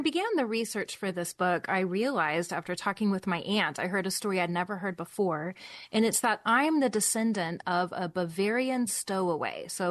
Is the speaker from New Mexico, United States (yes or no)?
no; Texas, United States; the story that I received growing up in Texas when I took, you know, Texas history in seventh grade, like so many young Texans